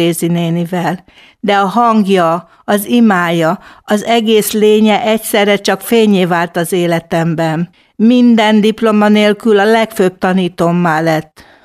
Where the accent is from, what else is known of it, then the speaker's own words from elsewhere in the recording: Szabadszállás, Bács-Kiskun, Hungary; born there; a kiskuhalasi József Attila irodalmi kör tagja. 1962-ben születtem szabadszálláson.